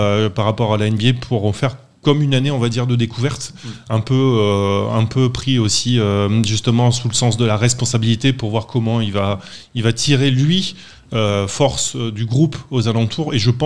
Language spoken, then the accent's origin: French; France; je trouve ça très intéressant pour nous en tant que Français